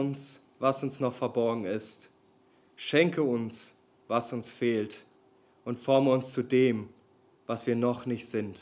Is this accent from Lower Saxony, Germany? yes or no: no; Bielefeld, North Rhine-Westphalia, Germany; born there; ich bin 23 Jahre alt. Geboren wurde ich in der schönsten Stadt Deutschlands, Bielefeld. Aufgewachsen bin ich im Nachbardorf von Marco